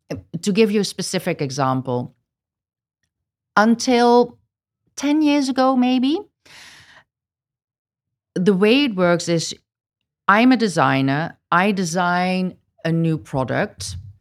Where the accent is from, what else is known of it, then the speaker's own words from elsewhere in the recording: Netherlands; I grew up in a loving family. I grew up in the Netherlands. Already just being born in the Netherlands makes me privileged. And on top of that, being a white person